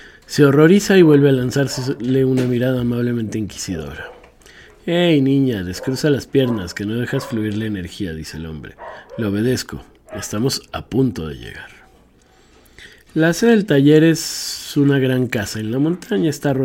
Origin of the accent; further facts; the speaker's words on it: Peru; now in Barcelona, Spain; soy peruana, pero hace 8 años que vivo en Barcelona.